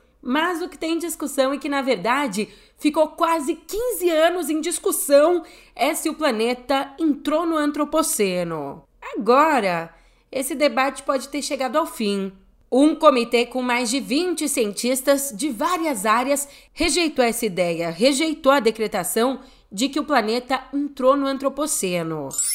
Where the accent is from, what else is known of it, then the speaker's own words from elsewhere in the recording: São Paulo, Brazil; eu sou daqui de São Paulo